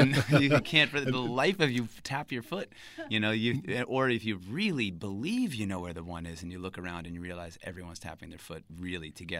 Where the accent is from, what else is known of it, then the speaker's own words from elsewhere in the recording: United States; What's more interesting to me is the culture that I grew up in as an American.